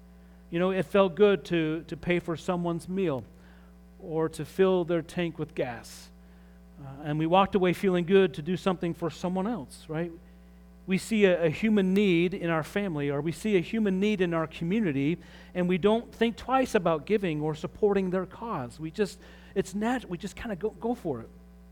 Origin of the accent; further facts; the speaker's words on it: Pittsburgh, Pennsylvania, United States; You know, we're from Pittsburgh, and so made some calls.